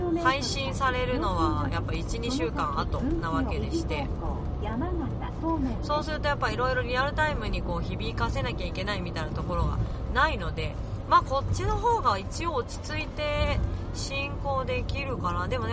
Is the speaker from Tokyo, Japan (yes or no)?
yes; Tokyo, Japan; 私は東京生まれ東京育ちだからあまりその田舎っていうものに対してすごい疎いわけですよね